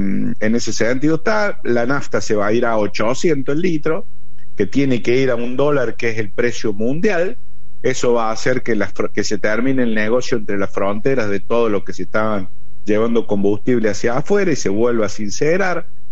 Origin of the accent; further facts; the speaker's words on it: Córdoba, Argentina; vengo también del norte de Córdoba, de un pueblo muy pequeño, de 2000 personas, el Harre